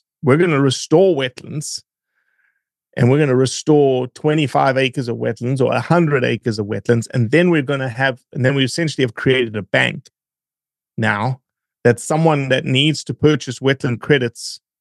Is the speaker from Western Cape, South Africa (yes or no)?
no; Johannesburg, Gauteng, South Africa; I lived in a town of 8.5 million people in Johannesburg. So it's like growing up in LA or growing up in New York.